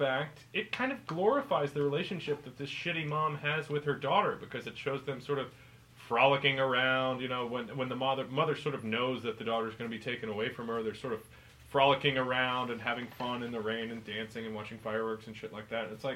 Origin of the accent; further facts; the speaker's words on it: Florida, United States; Like, I'm from Florida, and I have kids.